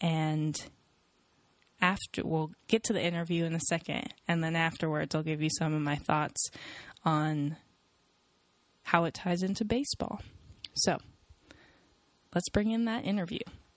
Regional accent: Seattle, Washington, United States; as in I'm from Seattle, got excited about the Kraken

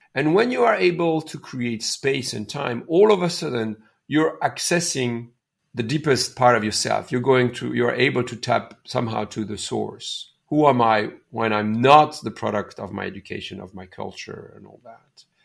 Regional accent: India; now in Canada; I'm from India. I'm a Canadian from Indian origin. I'm a male. I'm a father

